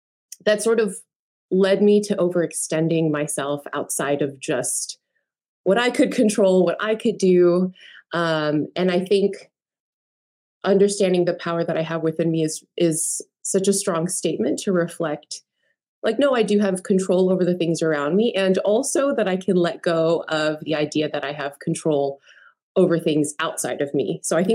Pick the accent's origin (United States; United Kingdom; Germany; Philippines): Philippines; moved away; I am an immigrant from the Philippines and the eldest daughter in my family.